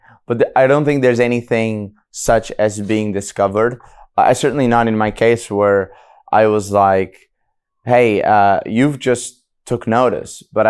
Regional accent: Portugal; And I didn't think I would be coming back to Portugal. And then I sort of discovered my hometown had changed.

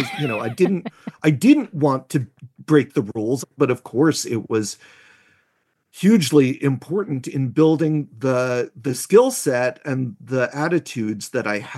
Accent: New York, United States; When I grew up in New York, I was blind, but I didn't embrace blindness.

